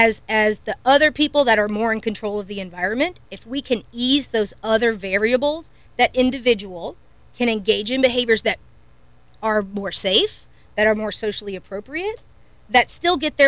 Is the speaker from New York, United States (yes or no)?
no; Eau Gallie, Florida, United States; So, yes, I was born in Brevard County back when it was not Holmes Regional. Grew up in Ogalle, went to Our Lady of Lourdes. I'm the first generation born of Cuban immigrants.